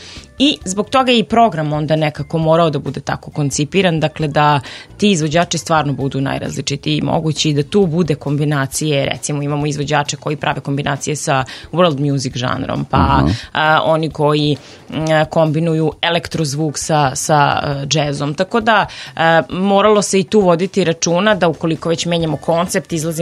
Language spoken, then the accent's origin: Serbian; Novi Sad, Vojvodina, Serbia; born there; evo ja sam rođena Novosađanka